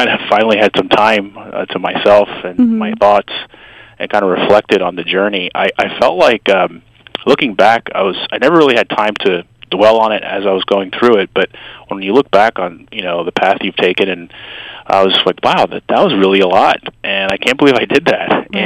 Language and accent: English; Kearny, New Jersey, United States; I was born and raised in Kearny, New Jersey, not far from here. My parents were Cuban immigrants, as were my two older siblings, so I was actually the first born here in the States.